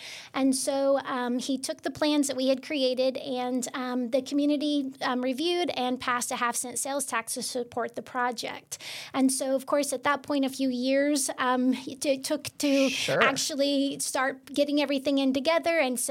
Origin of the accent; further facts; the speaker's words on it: Berryville, Arkansas, United States; I grew up in Berryville, Arkansas, born and raised.